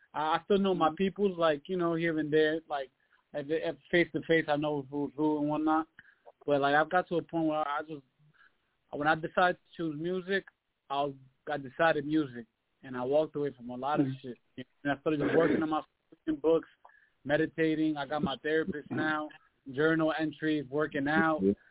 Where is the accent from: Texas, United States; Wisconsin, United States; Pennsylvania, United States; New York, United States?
New York, United States; I mean, I'm from Masters, but along around Corona, Jackson Heights, and you know, it's all Hispanic.